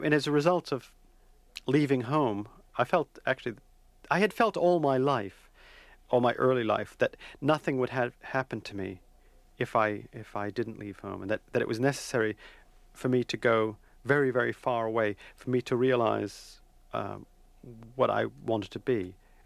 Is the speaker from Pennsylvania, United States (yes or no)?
no; Medford, Massachusetts, United States; I grew up in Medford, Massachusetts.